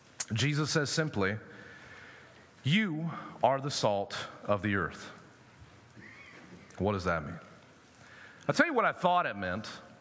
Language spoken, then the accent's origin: English; Mobile, Alabama, United States; Like, I'm from Mobile, Alabama. We ate grits all the time. Waffle House was the place.